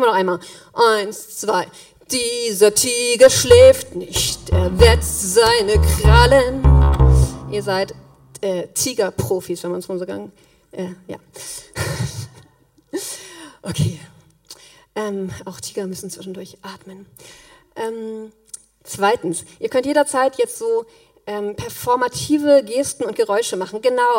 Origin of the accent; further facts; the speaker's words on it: Brandenburg, Germany; Also, ich komme aus Brandenburg, das habt ihr schon gehört.